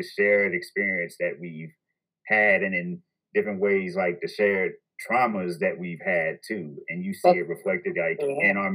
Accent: Mississippi, United States; Well, not here, but like I'm from Mississippi.

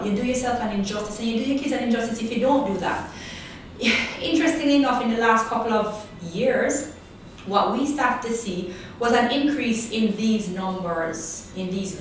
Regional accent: Jamaica; I grew up in the Jamaica where intelligence was valued

